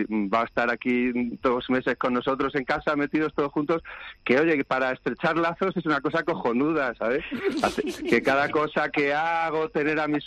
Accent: Madrid, Community of Madrid, Spain; Yo soy de aquí, yo soy de Carabanchel.

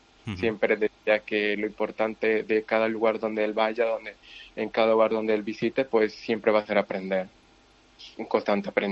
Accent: Chiclayo, Lambayeque, Peru; como peruano y sobre todo como chiclayano, pues me siento muy orgulloso de él.

